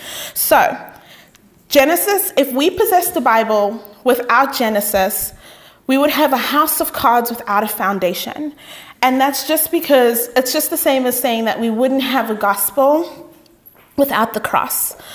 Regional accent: South Africa; first language Sotho; English is a second language; I am from South Africa. I know it sounds like I'm British / Australian / Haitian, you know, all sorts of things. I've even got France once, but no, I am South African. I am Sotho. That is my native language. That is my tribe.

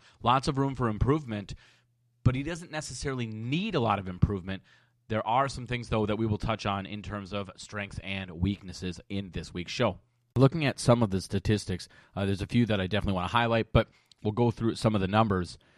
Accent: Minnesota, United States; I will say I'm from Minnesota.

